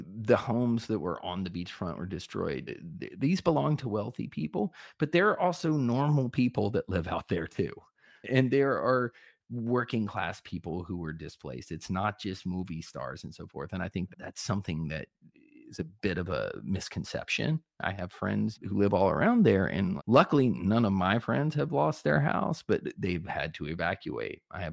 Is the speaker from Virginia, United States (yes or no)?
yes; Virginia, United States; also born or lived in North Carolina; I am from a coastal area myself. I grew up in Tidewater, Virginia, and Cape Fear, North Carolina, and hurricanes come.